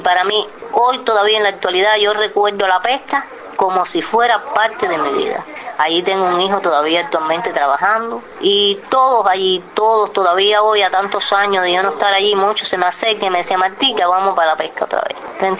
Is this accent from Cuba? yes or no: yes; Ciénaga de Zapata, Matanzas, Cuba; Nací aquí en la Ciénaga de Zapata. Viví todas las angustias y las necesidades que se pasaban en la Ciénaga. Mi padre, carbonero, nos crió la Ciénaga sin carretera, sin médico, una sola escuela. Actualmente sigo viviendo en Caletón